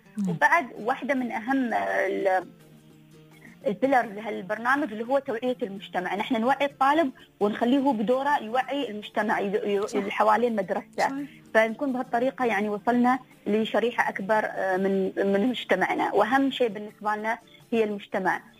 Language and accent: Arabic; United Arab Emirates; عندنا في الإمارات